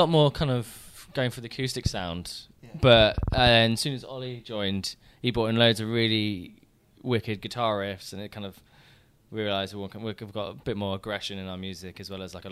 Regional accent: East of England, United Kingdom; I'm from Norfolk and these guys are from Cambridgeshire and other places.

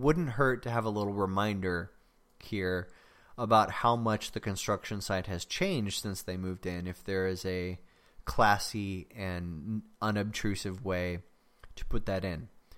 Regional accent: Oklahoma, United States; I'm from Oklahoma, so I can do that. I can talk about my people that way.

